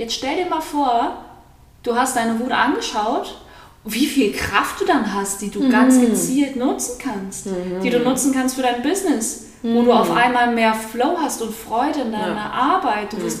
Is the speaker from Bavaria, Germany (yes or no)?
no; Berlin, Germany; Ich bin in Berlin groß geworden.